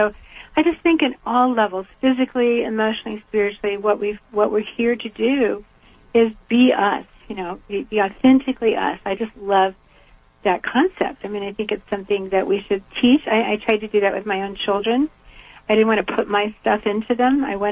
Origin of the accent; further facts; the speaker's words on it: Georgia, United States; I was raised in the South in Georgia, and I was it was hard to be me because I thought differently than other people